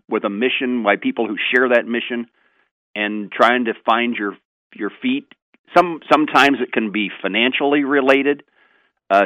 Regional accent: Plainville, Kansas, United States; I think of my hometown of Plainville.

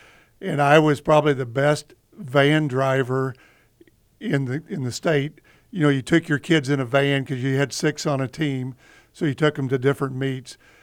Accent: Council Grove, Kansas, United States; I grew up in Council Grove.

